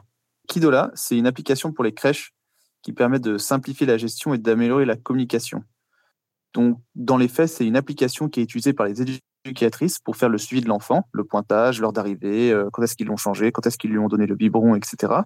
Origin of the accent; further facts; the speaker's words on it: Paris, Île-de-France, France; moved away as an adult; now in Luxembourg; Je viens de Paris à l'origine